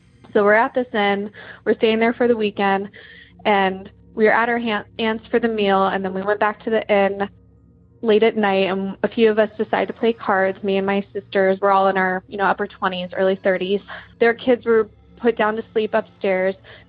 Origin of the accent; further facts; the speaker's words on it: Columbus, Ohio, United States; I'm from Columbus, Ohio. I actually just called in a few minutes ago for another story, but I figured I'll go ahead and tell this extra one. I am 29 years old, and again, Columbus, Ohio.